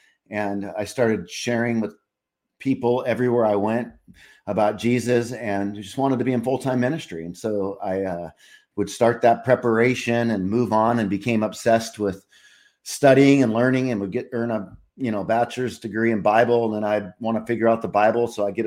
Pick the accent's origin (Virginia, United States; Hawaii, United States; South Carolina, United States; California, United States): California, United States; Laguna Beach; As a young kid, I remember I got to live in Laguna Beach, California.